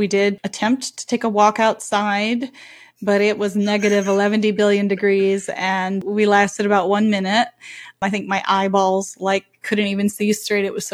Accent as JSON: {"language": "English", "country": "Canada"}